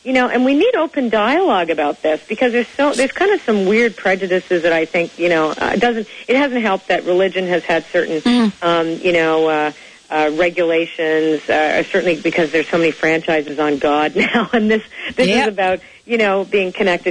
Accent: Toronto, Ontario, Canada; Yeah, and I'm from Toronto.

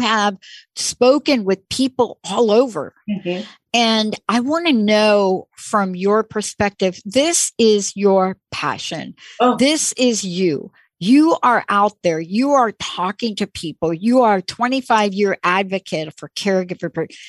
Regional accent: Bronx, New York, United States; You know, I'm a kid from the Bronx.

